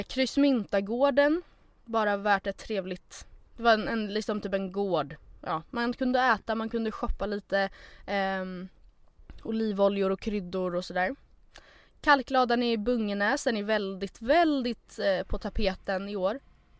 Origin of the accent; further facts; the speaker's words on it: Stockholm, Stockholm County, Sweden; det enda ordet som vi stockholmare ändå kan uttala på gotländska.